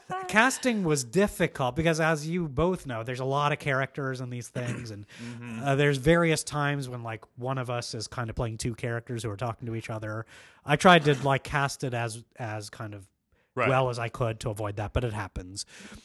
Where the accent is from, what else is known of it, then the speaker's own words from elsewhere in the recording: India; because I'm Indian, guys. I get to play the Doctor.